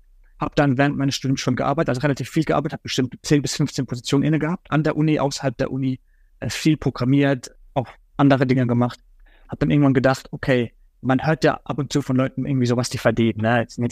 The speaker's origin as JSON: {"language": "German", "town": "Karlsruhe", "region": "Baden-Württemberg", "country": "Germany", "tie": "born there", "said": "Ich bin in Karlsruhe geboren, habe in Karlsruhe studiert am KIT"}